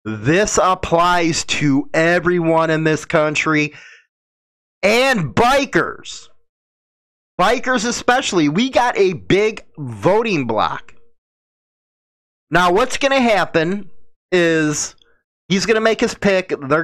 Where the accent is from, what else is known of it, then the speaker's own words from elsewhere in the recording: Chicago, Illinois, United States; because, you know, I'm from Chicago.